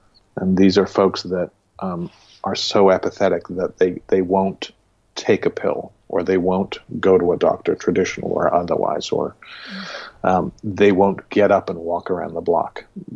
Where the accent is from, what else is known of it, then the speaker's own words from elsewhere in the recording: England, United Kingdom; one of the vows I made years ago is I'm an Englishman.